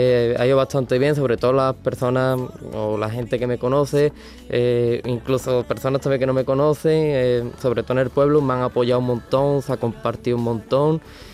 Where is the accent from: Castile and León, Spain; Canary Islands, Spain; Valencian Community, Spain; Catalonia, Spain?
Valencian Community, Spain; Algar; De Algar.